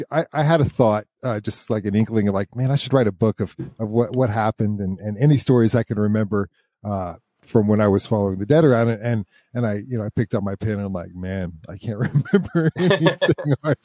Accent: Midwest, United States; I come from the Midwest and it was like a factory town

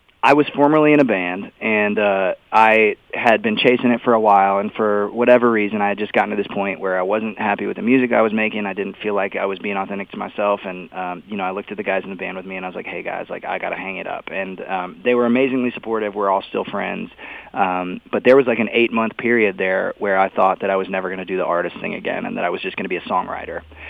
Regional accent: Austin, Texas, United States; I grew up playing bars in Austin when I was 14 years old with X's on my hand.

